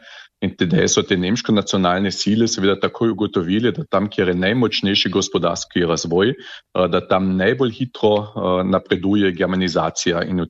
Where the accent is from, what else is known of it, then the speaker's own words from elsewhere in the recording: Carinthia, Austria; Mi smo koroški Slovenci, živimo na avstrijskem Koroškem, to se pravi, to je naš življenjski prostor.